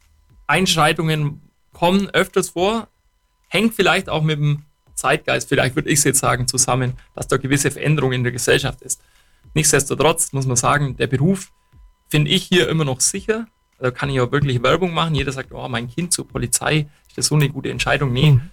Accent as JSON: {"language": "German", "region": "Bavaria", "country": "Germany", "said": "Wir kommen aus dem Allgäu, gut behütet."}